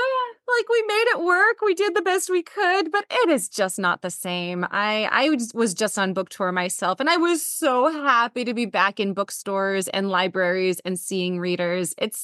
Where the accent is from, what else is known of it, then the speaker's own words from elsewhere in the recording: Tacoma, Washington, United States; all around my hometown of Tacoma, Washington.